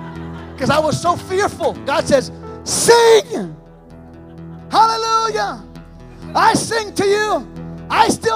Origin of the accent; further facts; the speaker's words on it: Paramus, New Jersey, United States; They started a church in my hometown in Paramus because of this Bible study.